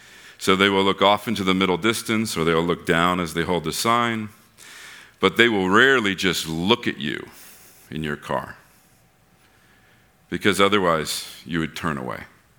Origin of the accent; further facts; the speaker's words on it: United States; I'm like, I'm an American, but this is not normal. Where am I?